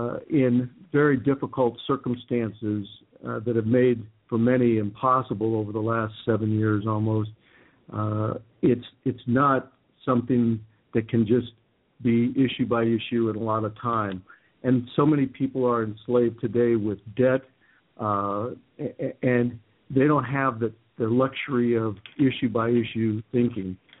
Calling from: Irvine, California, United States; I'm calling from Irvine in Orange County, California.

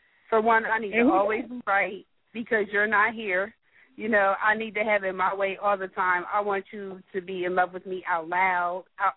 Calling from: Hollywood, California, United States; Hey, it's … I'm calling from Hollywood right now.

